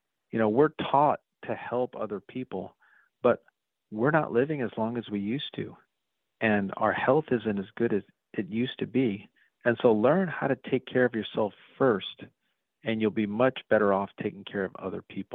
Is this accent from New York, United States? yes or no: yes; New York, United States; I remember growing up in New York, I was a Mets fan